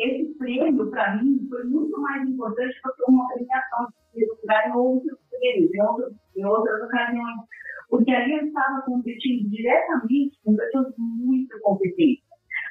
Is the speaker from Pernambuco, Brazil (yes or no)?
no; Monte da Cruz, São Paulo, Brazil; Eu sou de Monte da Cruz, São Paulo.